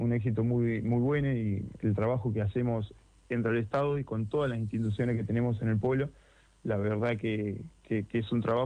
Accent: Magdalena, Buenos Aires Province, Argentina; nacido y criado. … acá en Magdalena.

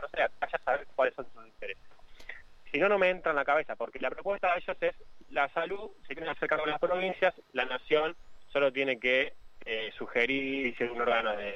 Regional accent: Argentina; Nosotros tenemos muchas cosas buenas e históricas de las cuales enorgullecernos como argentinos

